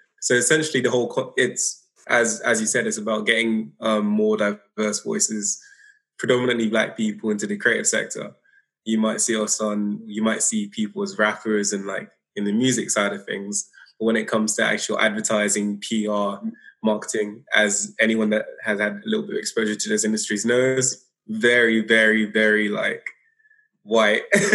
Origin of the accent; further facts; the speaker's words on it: Barking, London, United Kingdom; I grew up in Barking